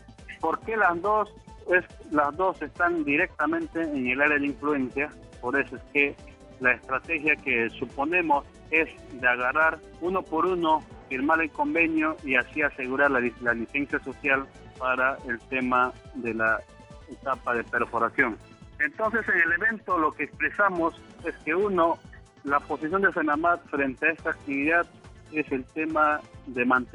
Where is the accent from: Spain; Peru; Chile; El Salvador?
Peru; Como peruanos no podemos estar ajeno a este objetivo del país.